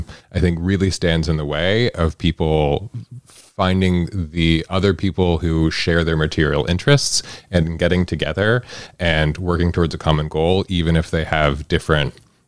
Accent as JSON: {"language": "English", "region": "Wyoming", "country": "United States", "tie": "born or raised there", "said": "I grew up in Wyoming, I know a lot of Dwayne's"}